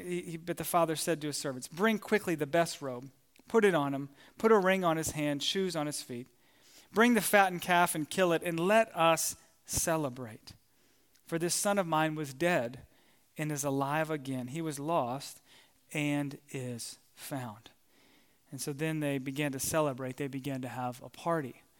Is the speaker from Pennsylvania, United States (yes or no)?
no; Frederick, Maryland, United States; Well, Emily and I, we grew up in Frederick, Maryland.